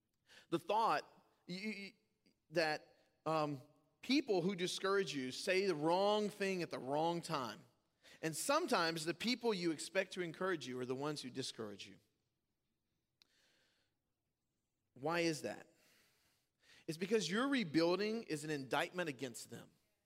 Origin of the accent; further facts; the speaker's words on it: Louisiana, United States; moved away; We learned when we moved here from Louisiana, it was a shocking thing to me, that people water their grass in the winter, the fall.